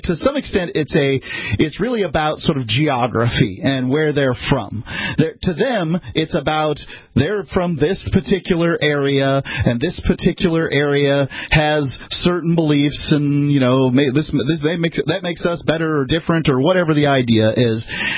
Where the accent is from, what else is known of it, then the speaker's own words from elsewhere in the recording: Southern United States, United States; As a Southerner, I kind of get it.